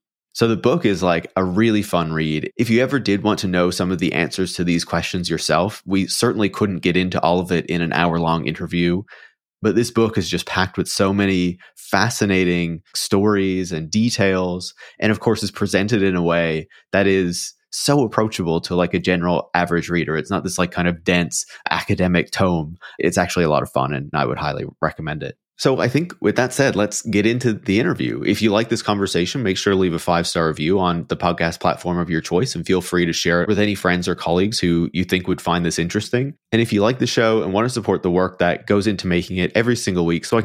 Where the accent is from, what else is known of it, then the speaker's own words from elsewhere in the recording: Newfoundland and Labrador, Canada; especially being a Canadian and particularly someone from Newfoundland, reading your book